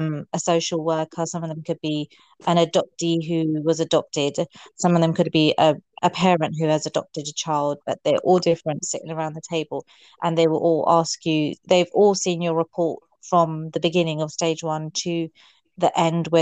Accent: London, United Kingdom; because I'm born and raised in London.

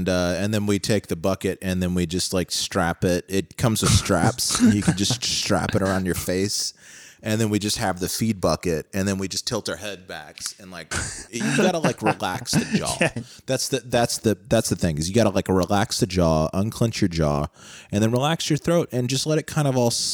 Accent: United States; Basically what we do as Americans is take everything that the British gave us and then drastically maim it until it's unrecognizable.

